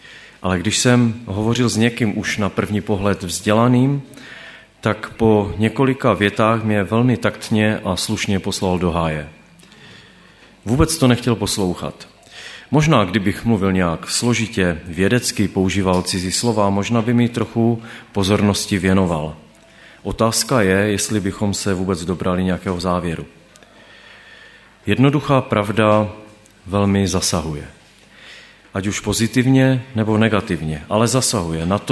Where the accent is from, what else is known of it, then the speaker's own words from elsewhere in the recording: Těrlicko, Moravian-Silesian Region, Czechia; Bydlel jsem, pocházím teda z Těrlicka, to je okolí Havířova, možná to někteří znáte, a já jsem bydlel doslova pár metrů od depa závodních strojů na Těrlickém okruhu.